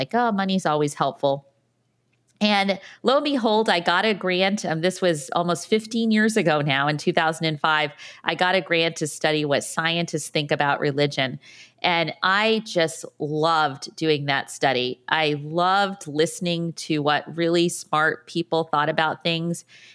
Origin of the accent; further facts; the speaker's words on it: Ithaca, New York, United States; I went to Cornell University, which is in my hometown.